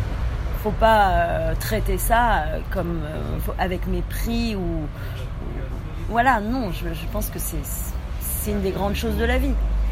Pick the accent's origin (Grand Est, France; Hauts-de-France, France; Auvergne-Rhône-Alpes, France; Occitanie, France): Hauts-de-France, France; Lille; Moi, je connais bien parce que je suis lilloise